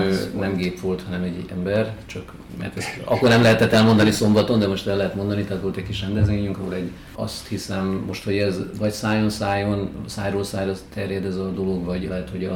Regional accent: Budapest, Hungary; pesti vagyok.

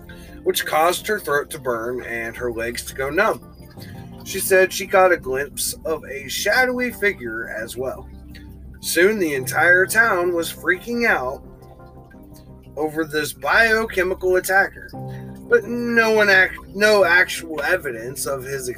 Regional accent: Mattoon, Illinois, United States; I'm from Mattoon.

